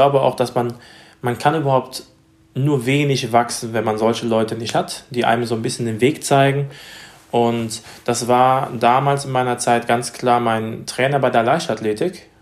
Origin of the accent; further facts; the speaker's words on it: Tetz, North Rhine-Westphalia, Germany; Linnich, das ist der Ort, wo ich herstamme, beziehungsweise aus einem kleinen Örtchen namens Tetz.